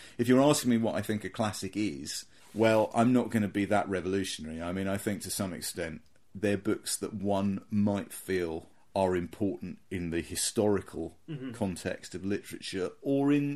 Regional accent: Croydon, London, United Kingdom; I grew up near Croydon. I grew up in quite a conservative household, in all senses of the word.

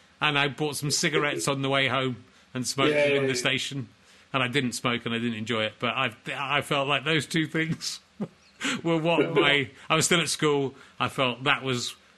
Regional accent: York, Yorkshire and the Humber, United Kingdom; Well, I'm from York.

